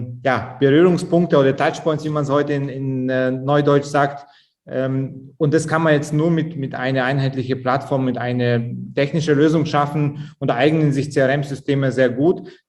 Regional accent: Augsburg, Bavaria, Germany; Augsburg, wo ich herkomme

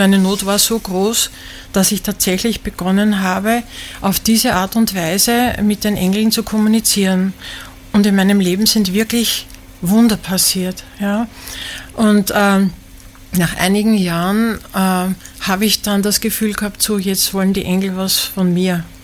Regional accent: Austria; in meiner Kindheit gab es in Österreich nur zwei Fernsehprogramme, ORF 1 und ORF 2.

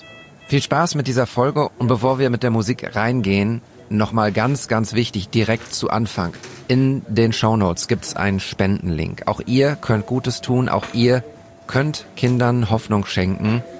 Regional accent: Bochum, North Rhine-Westphalia, Germany; das sage ich als Bochumer mit höchstem Respekt

